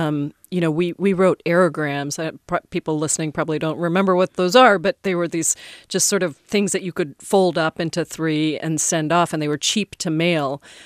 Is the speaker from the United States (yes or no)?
no; Indonesia; also born or lived in Singapore; I spent 10 years of my life growing up in Indonesia. In between, we moved to Singapore for 2 years. We lived in a tiny little apartment in Singapore.